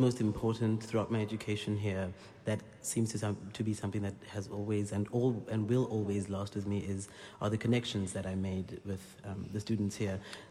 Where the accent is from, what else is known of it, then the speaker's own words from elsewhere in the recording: South Africa; I come from South Africa.